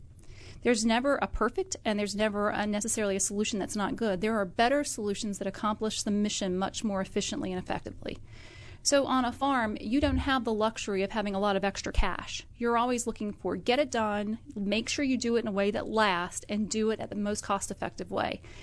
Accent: the South, United States; I actually remember growing up in the South and saying that I wasn't sure that I would have a husband, but I knew I would have kids.

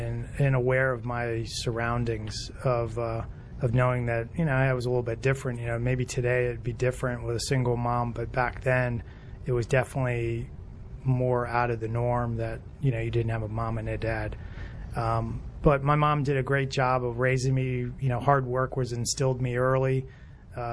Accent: Kensington, Maryland, United States; I'm local. Grew up in Kensington.

